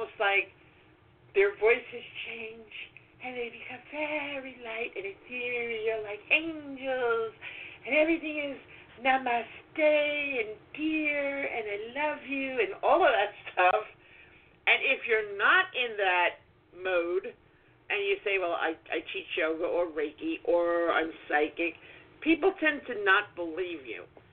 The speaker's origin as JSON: {"language": "English", "town": "Brooklyn", "region": "New York", "country": "United States", "said": "I mean, I'm from Brooklyn."}